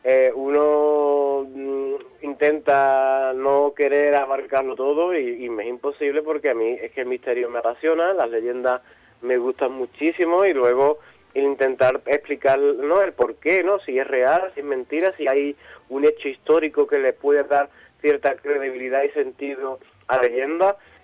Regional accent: San Fernando, Andalusia, Spain; saben que soy de San Fernando, la mayoría de mi grupo también

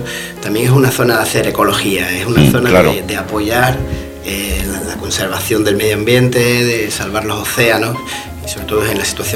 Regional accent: San Fernando, Andalusia, Spain; yo creo que todos los que somos de San Fernando la tenemos

